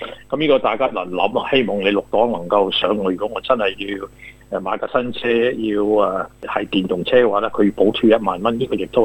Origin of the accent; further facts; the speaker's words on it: Guangzhou, Guangdong, China; now in Canberra, Australia; 呢就好似我哋廣州人打麻將